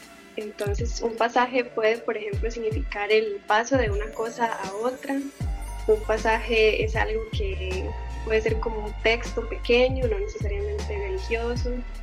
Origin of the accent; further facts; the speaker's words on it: San José, Costa Rica; also born or lived in Heredia; Sí, originaria aquí de los barrios de San José. Y pues sí, he vivido como en Heredia también. Cuando estuve haciendo el EP al inicio, estaba viviendo en Heredia, sí.